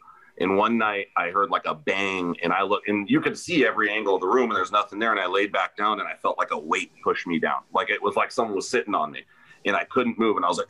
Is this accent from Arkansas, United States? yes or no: no; Hollywood, California, United States; Well, I grew up in Hollywood, like I said, and at one point we moved to an area called Glassell Park, which is like the eastern side of Hollywood.